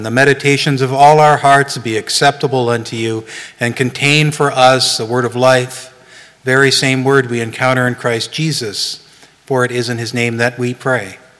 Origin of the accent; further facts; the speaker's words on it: Nova Scotia, Canada; I'm from Nova Scotia, and sometimes I get to go to the beach